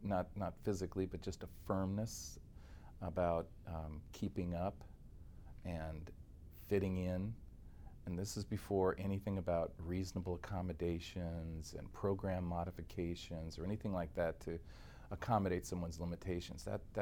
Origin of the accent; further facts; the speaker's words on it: Bismarck, North Dakota, United States; also born or lived in Iowa / Minneapolis; I was born in 1949 in Iowa, and we moved shortly thereafter to the Twin Cities, Minneapolis, St. Paul, and then again, 2-3 years later, up to Bismarck, North Dakota.